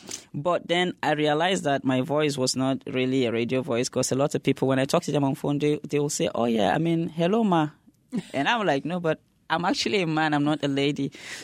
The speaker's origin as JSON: {"language": "English", "country": "Nigeria", "said": "growing up, I actually wanted to always be on the radio"}